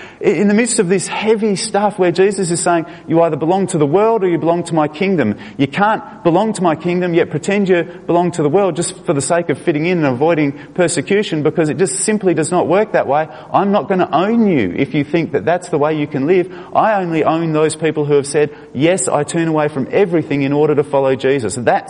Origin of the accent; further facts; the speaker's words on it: Australia; now in Los Angeles, United States; I'll just hop off the bus here, just say, hang on, because I'm an Australian.